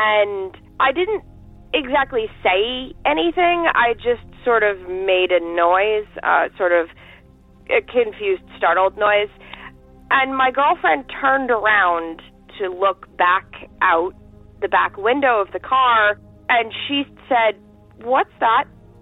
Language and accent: English; Boston, Massachusetts, United States; I'm also from the Boston area, and I drive on Route 2 West kind of a lot.